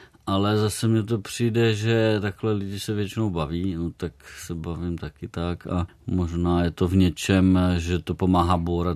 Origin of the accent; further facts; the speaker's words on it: Plzeň, Plzeň Region, Czechia; also born or lived in Ostrava / Brno; now in Prague, Czech Republic; No tak vzhledem k tomu, že jsem z Plzně původem, tak nevím.